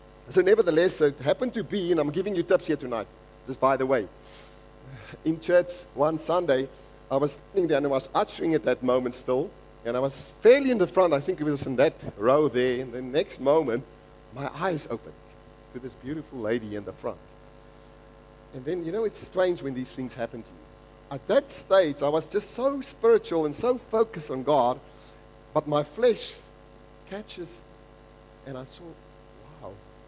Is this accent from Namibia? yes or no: yes; Namibia; now in London, United Kingdom; So we grew up in Namibia, and then we're there for quite a while. And then in 2003, moved to London.